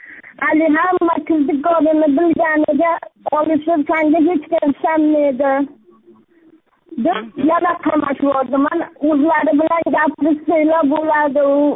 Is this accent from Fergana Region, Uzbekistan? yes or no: yes; Fergana, Fergana Region, Uzbekistan; Farg'onadanman, Oxundobayev masjiddanman.